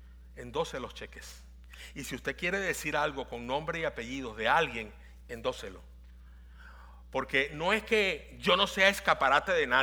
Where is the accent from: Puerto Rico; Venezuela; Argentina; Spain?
Venezuela; En mi país hay un lugar que se llama Maracaibo